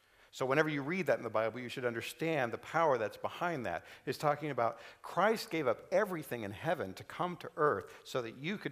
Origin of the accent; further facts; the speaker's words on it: United States; As an American, there is a current wave in America to separate some people from other people.